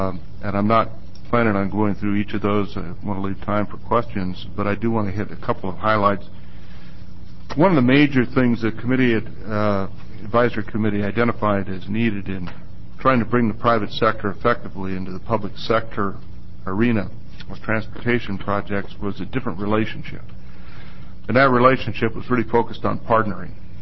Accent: Pendleton, Oregon, United States; In terms of my background, Jim left out the most important part. I was raised in Pendleton, Oregon, and played in the state basketball tournament when I was still at MacArthur Court, so that's a long time ago.

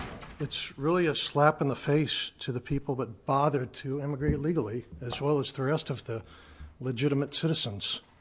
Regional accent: Gresham, Oregon, United States; I'm a citizen from Gresham, Oregon.

